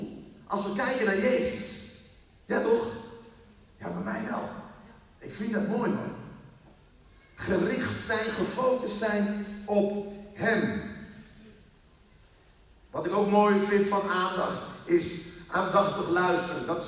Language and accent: Dutch; Germany; now in Netherlands; alleen jammer dat ik uit Duitsland kom, weet je wel?